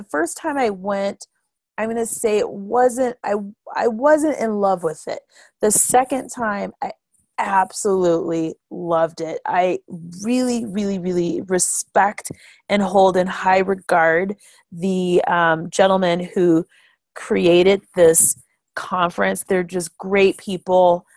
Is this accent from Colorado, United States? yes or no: yes; Boulder, Colorado, United States; I grew up in Boulder, which is weird, but annoying actually now because it's changed a lot